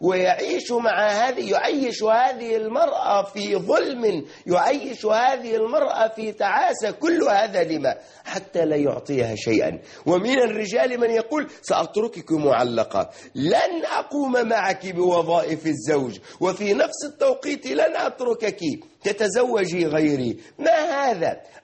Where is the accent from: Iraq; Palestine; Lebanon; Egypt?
Egypt